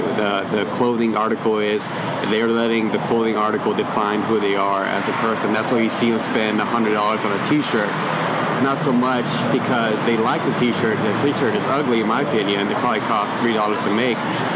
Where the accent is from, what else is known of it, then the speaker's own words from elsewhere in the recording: San Antonio, Texas, United States; also born or lived in Minnesota; So basically, I was in San Antonio, born and raised there. That was my home base, but I moved out to Minnesota and lived out there for 3 years.